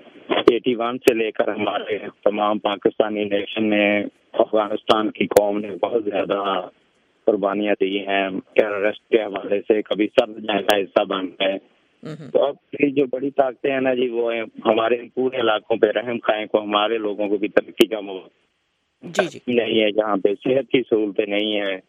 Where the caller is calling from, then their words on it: Khushab, Punjab, Pakistan; بات کر رہا ہوں خوشاب.